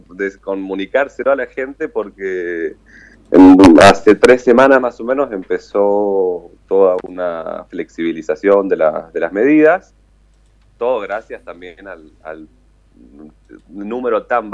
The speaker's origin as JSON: {"language": "Spanish", "country": "Argentina", "said": "Y yo veo a esta ciudadanía como argentino"}